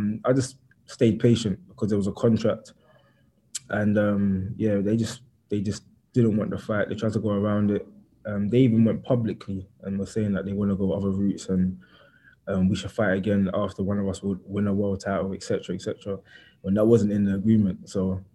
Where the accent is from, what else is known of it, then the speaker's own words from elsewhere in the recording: London, United Kingdom; people are forgetting that I grew up in East London. I grew up in East London, and I grew up a certain type of way